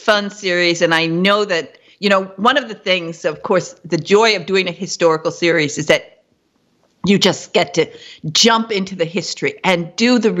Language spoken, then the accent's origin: English; Michigan, United States; moved away as an adult; when I was 11 years old, I told my parents, and I'm from Northern Michigan, in the middle of nowhere, but I told my parents, I'm moving to England